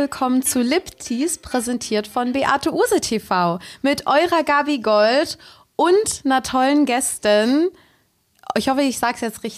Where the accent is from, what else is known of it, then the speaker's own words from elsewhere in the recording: Berlin, Germany; ich bin ja aus Berlin